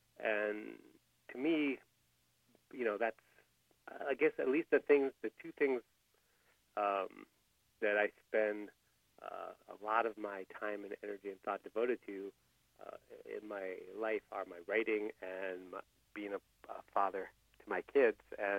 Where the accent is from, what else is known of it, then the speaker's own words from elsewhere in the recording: Columbia, Maryland, United States; I got this brilliant idea that I was going to start a comic book club in the town that I grew up in Columbia, Maryland.